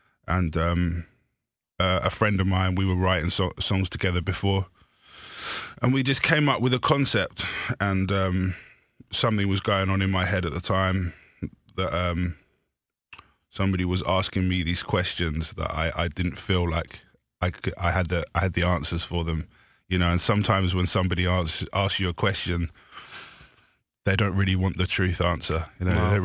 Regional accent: Brighton, South East England, United Kingdom; I'm from Brighton in the UK.

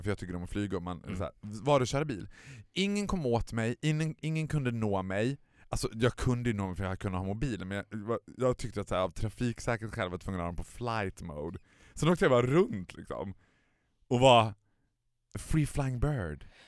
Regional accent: Borlänge, Dalarna County, Sweden; Sådär som man gjorde hemma i Borlänge när man var liten.

